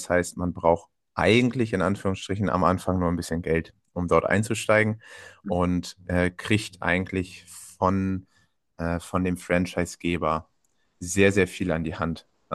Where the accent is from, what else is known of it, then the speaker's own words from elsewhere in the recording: North Sea coast, Germany; bin 32, komme von der schönen, aber oft grauen Nordsee.